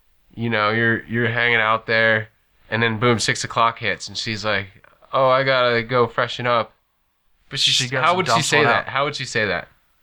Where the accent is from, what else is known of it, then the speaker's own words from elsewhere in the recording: United States; See, I'm stupid and I'm American.